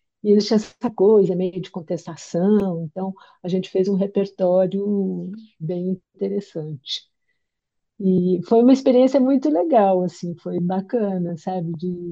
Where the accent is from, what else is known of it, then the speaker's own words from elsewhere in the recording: Minas Gerais, Brazil; Como eu sou mineira, e os mineiros adoram causos, eu gostei de contar essa história